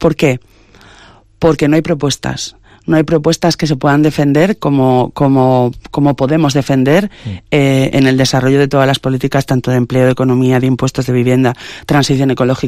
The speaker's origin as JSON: {"language": "Spanish", "region": "Cantabria", "country": "Spain", "said": "infraestructuras para realmente que las personas que vivimos en Cantabria vivamos mejor. Yo amo mi tierra"}